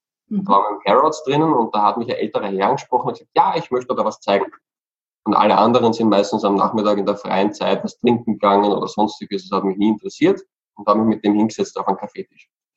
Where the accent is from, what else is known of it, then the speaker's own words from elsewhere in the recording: Peru; also born or lived in Andes; Ich bin auch einige Jahre als Kind im Urwald aufgewachsen, unter den Indianern in Südamerika, in Peru und den Anden.